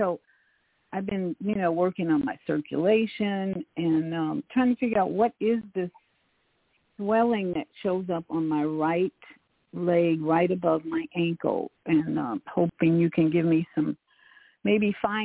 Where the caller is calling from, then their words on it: Florida, United States; Grand Rising, Jody. … in Florida.